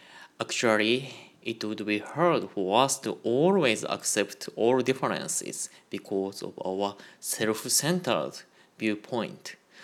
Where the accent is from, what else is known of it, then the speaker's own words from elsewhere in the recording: Nagato, Yamaguchi, Japan; now in Hawaii, United States; "Oh, I'm from Hawaii, but I'm originally from Nagato City, Yamaguchi,"